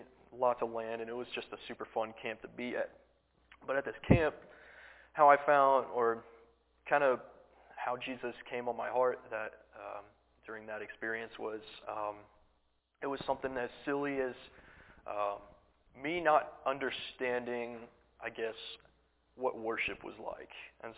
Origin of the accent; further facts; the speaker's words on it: Needville, Texas, United States; So growing up, I grew up in Houston, Texas, like an hour south of it in a little town called Needville. I usually just say Houston, though, because people know where that's at.